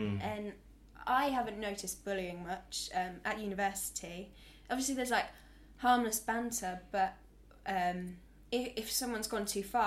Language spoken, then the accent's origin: English; East Midlands, United Kingdom; Well, I come from Northamptonshire, which is like in the middle of the country, and there is nothing going on there.